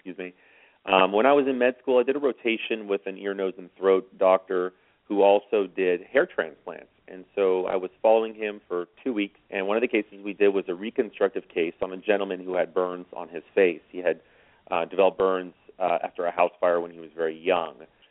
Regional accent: Dallas, Texas, United States; Sure. I'm born and raised in Dallas, Texas. I do have my office in Plano, Texas.

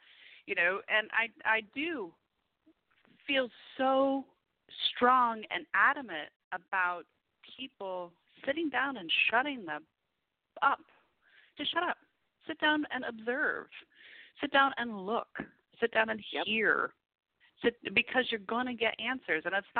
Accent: Florida, United States; also born or lived in New England; I lived in New England for – I grew up in Florida for a few years, lived in New England for a few years, and came back down.

